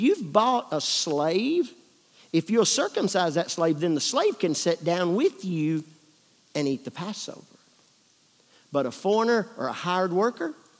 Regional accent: United States; But I'm an American. An Americano.

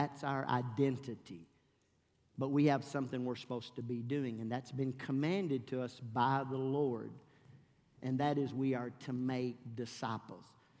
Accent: Hardin, Kentucky, United States; you know, we're from Hardin, Kentucky. We're in Atlanta, Georgia. Nobody knows us.

